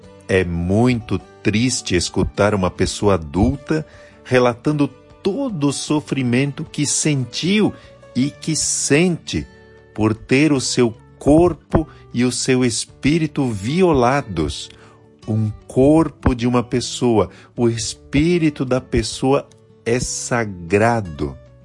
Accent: Santa Catarina, Brazil; now in Marau, Brazil; natural de Santa Catarina, minha terra.

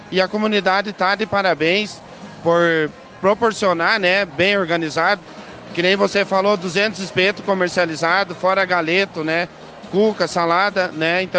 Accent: São Miguel, Brazil; a gente é filho dessa terra, né? Nasci aqui em São Miguel, me criei aqui.

